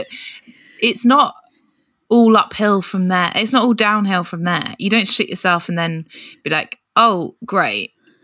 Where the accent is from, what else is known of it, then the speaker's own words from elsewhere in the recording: South East England, United Kingdom; I'm from Kent. Do you know it?